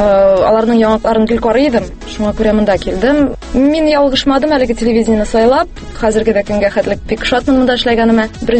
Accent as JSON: {"language": "Tatar", "town": "Nurlat", "region": "Tatarstan", "country": "Russia", "lives_now": "Kazan, Russia", "said": "Мин үзем Нырлаттан, әти белән әни Нырлатта тора, мин инде бер нишә дип әйтәм. Мәктәпне бетергәч, Казанга күчеп киттем, шуннан шул Казанда калдым инде."}